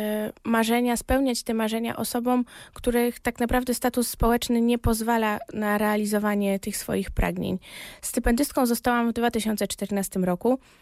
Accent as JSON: {"language": "Polish", "town": "Radzyń Podlaski", "region": "Lublin Voivodeship", "country": "Poland", "said": "jestem stypendystką Fundacji Dzieło Nowego Tysiąclecia i pochodzę z Radzynia Podlaskiego."}